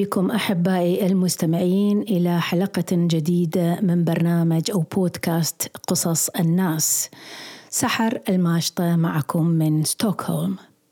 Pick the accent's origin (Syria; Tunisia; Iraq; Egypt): Iraq; Hilla, Babylon Governorate; also born or lived in Baghdad; أنا ولدت في مدينة الحلة وعشت فيها إلى سنة 1952، وبعدها انتقلنا إلى بغداد.